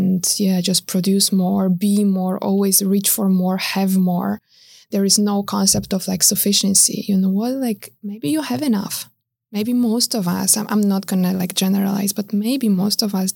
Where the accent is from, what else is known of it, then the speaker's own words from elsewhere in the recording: Warsaw, Masovian Voivodeship, Poland; moved away as an adult; Yes, I was born and raised in Warsaw, the capital of Poland.